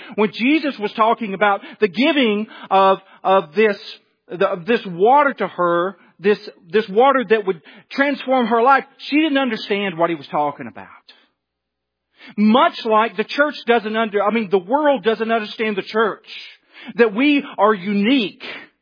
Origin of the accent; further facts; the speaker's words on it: Alabama, United States; I'm from Alabama.